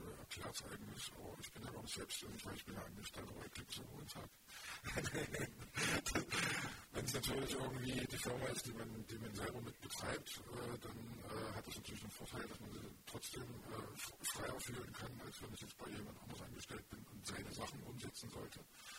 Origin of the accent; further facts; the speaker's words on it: Germany; Und damit seid ihr aufgewachsen und im Alter war es in der DDR mit mir als Stift.